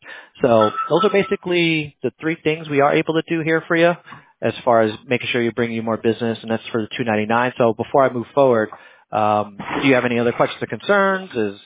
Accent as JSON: {"language": "English", "region": "New Jersey", "country": "United States", "tie": "born or raised there", "said": "Well, I was born and raised in Jersey, so you know, I hope I speak a little bit."}